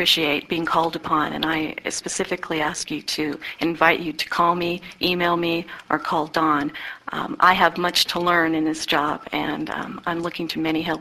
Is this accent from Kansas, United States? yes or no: yes; Kansas, United States; also born or lived in California; now in Washington, United States; Although I've lived most of my life in California and now I'm relocating to D.C., I am from Kansas.